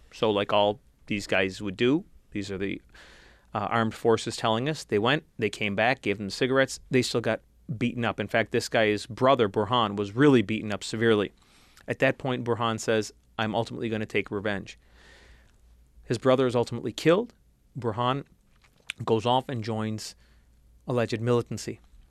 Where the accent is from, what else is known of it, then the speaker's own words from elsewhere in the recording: Hackensack, New Jersey, United States; born there; now in Rochester, United States; I was born in Hackensack, New Jersey.